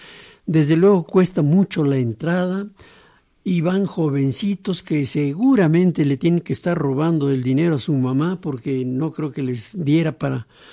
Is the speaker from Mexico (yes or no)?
yes; Piedras Negras, Coahuila, Mexico; mi tierra, Piedras Negras, Coahuila.